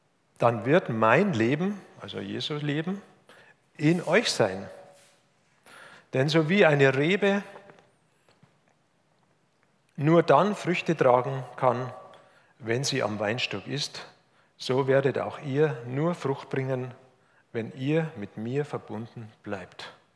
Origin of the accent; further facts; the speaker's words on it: Munich, Bavaria, Germany; now in Hof, Germany; Wir kommen ja nicht aus einer Weingegend hier in Hof. Bei mir, wo ich auch groß geworden bin in München, da wächst auch kein Wein.